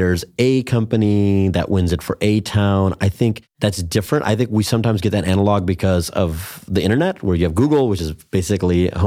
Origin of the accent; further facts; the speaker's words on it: Detroit, Michigan, United States; I mean, my background, you know, both Peter and I, we grew up in the Detroit area.